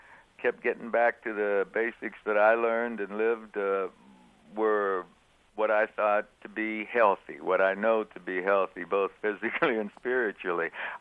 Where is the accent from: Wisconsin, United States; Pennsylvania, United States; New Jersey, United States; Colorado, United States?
Pennsylvania, United States; Beaver Falls; because from Beaver Falls, my hometown, the tight end on the Colts is named Jim Mutchler.